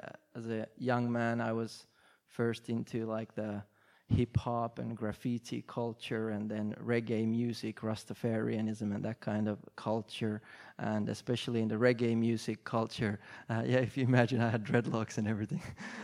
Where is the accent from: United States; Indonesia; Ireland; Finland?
Finland; I was born in Finland, born and raised there. And I grew up in not in a Christian family, although when I was born, my mom and dad were members of the Eastern Orthodox Church in Finland.